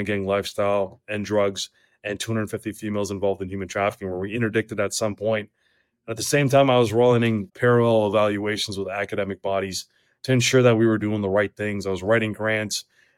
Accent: Canada; born there; I'm a Canadian born person. And I speak very clearly.

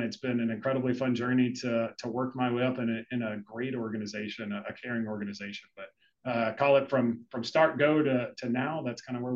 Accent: Texas, United States; I grew up in Texas. And so I always wanted to get back to Texas.

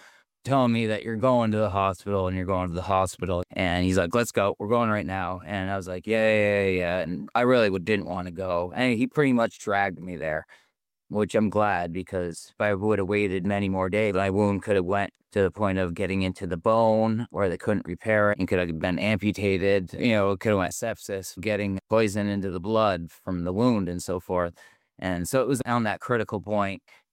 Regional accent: Burlington, Vermont, United States; born or raised there

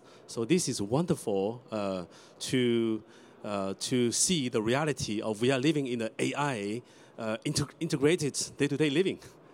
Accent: Washington, District of Columbia, United States; So me and Sarah, we are from Washington, D.C. region.

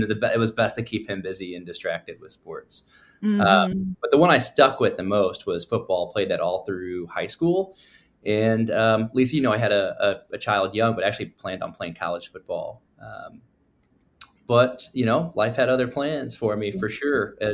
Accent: Illinois, United States; now in St. Louis, United States; Yeah, I grew up in the Metro East on the Illinois side. Small town, rural town outside of Columbia, Illinois.

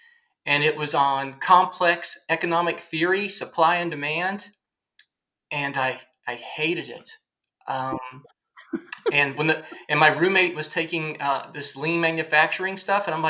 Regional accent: Kentucky, United States; So it's definitely in my hometown, it's Kentucky culture. It is earn your money kind of thing.

